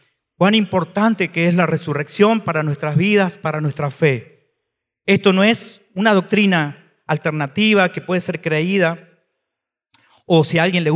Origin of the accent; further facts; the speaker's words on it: El Salvador; born there; Yo nací en El Salvador.